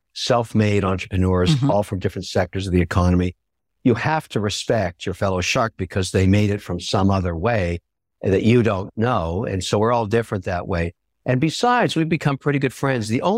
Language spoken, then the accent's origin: English; Canada; I'm a Canadian, I'm 51%.